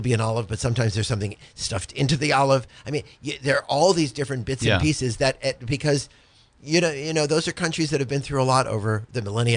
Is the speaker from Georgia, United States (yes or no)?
no; California, United States; also born or lived in San Francisco / New York; That's when I'm originally, even though I talk this way, I'm originally from California.